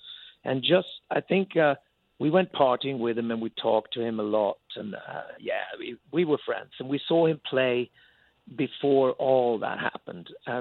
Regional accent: Sweden; now in London, United Kingdom; I lived abroad longer than I lived in Sweden

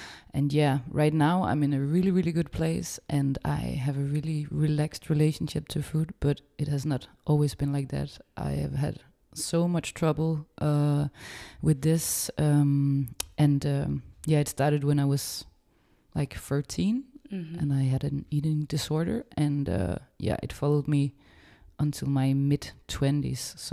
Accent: Denmark; now in France; I'm 27 years old and I come from Denmark. And it's my second season in France

